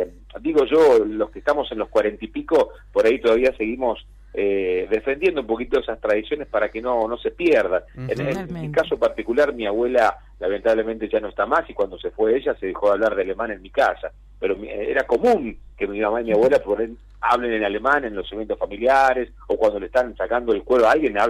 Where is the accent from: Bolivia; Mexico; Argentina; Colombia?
Argentina; Crespo, Entre Ríos; nosotros somos de Crespo, Entre Ríos, acá argentinos.